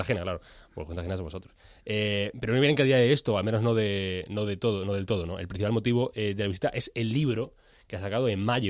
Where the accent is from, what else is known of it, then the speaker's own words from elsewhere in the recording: Granada, Andalusia, Spain; Yo es que soy de Granada.